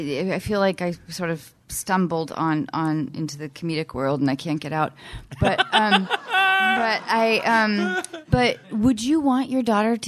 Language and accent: English; Seattle, Washington, United States; So I grew up doing theater in Seattle, and my parents were never stage parents, but they did sacrifice a lot in our family for.